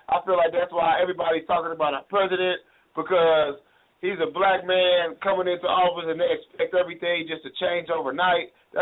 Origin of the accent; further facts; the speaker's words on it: United States; as a black man growing up in America, we embody couples like this.